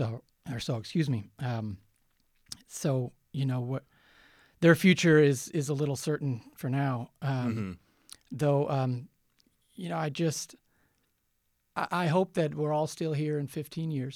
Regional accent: Kenmore, New York, United States; also born or lived in Buffalo; You know, I'm a fourth generation Buffalonian. I was raised in Kenmore because of no residency requirement. I'm a son of a firefighter, Buffalo firefighter, but born here, raised nearby

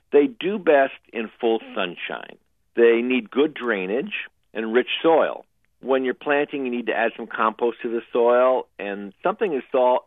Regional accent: Connecticut, United States; I grew up in Connecticut, and we had a nice patch of woods behind the house

